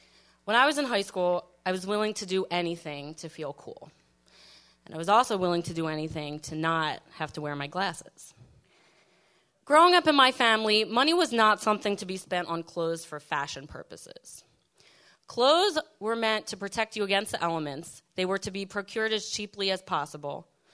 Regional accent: Philadelphia, Pennsylvania, United States; And we grew up in Northeast Philly, and we almost got beat up on a daily basis.

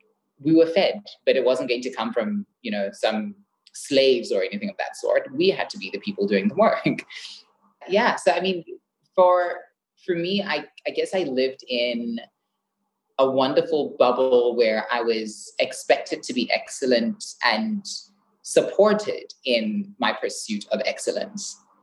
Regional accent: Botswana; I mean, growing up in Botswana is a very interesting experience when you learn that there is a portion that is called the rest of the world, right?

